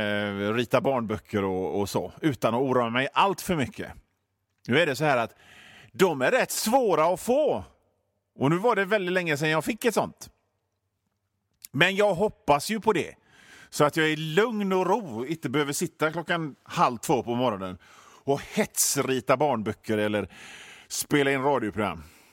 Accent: Hönö, Västra Götaland County, Sweden; also born or lived in Mölndal; och jag är född på Hönö, eller ja, rättare sagt i Mölndal, men växte upp, blev fraktad som bebis till Hönö, och Hönö ligger i Öckerö kommun.

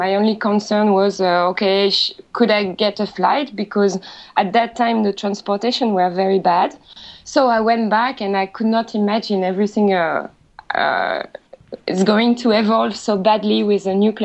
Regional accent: France; English is a second language; Hard. I'm trying hard, but still everybody knows I'm French. Sorry.

